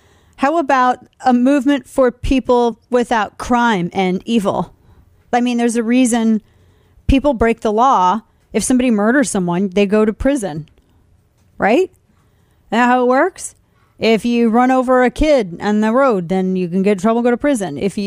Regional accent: St. Louis, Missouri, United States; I grew up in St. Louis. We have some issues, okay?

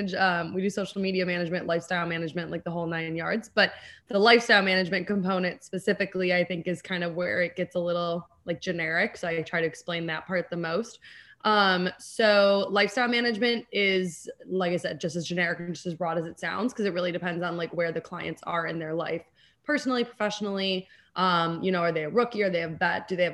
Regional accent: Chicago, Illinois, United States; also born or lived in Los Angeles; I'm from Chicago, so I always like booking Chicago trips and getting to show them like the full, you know, experience.

